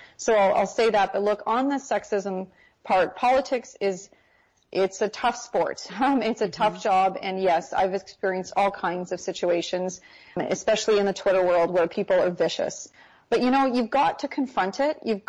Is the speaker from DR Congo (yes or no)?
no; Canada; as a Canadian